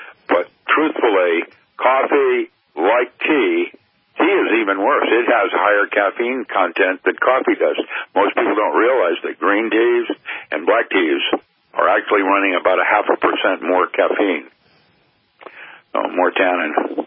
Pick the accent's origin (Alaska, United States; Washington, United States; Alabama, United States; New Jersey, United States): Washington, United States; Seattle; I grew up in Seattle, though. Starbucks, you know.